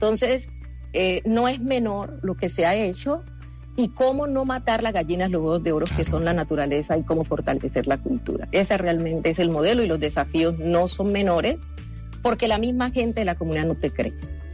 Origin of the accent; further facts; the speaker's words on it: Nuquí, Chocó, Colombia; no crezca con el mismo paradigma que yo crecí, creer que en Nuquí nada era posible, que en el Chocó nada era posible, que ser negro trae problemas en Colombia